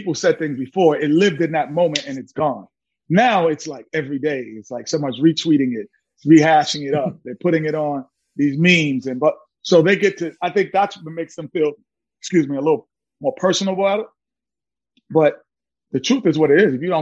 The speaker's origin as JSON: {"language": "English", "region": "New York", "country": "United States", "said": "I'm a New Yorker, so I get it."}